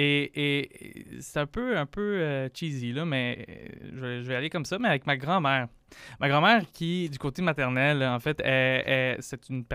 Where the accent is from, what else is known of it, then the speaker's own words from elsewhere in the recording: Montreal, Quebec, Canada; J'ai grandi à Montréal, je me considère plus québécois qu'afghan